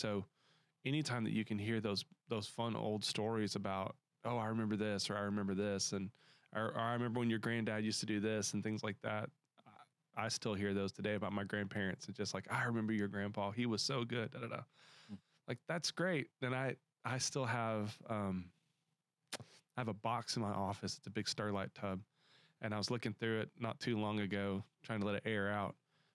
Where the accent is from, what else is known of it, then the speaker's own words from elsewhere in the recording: Arkansas, United States; because I grew up in kind of a town seat, county seat of a town, and we were Independence County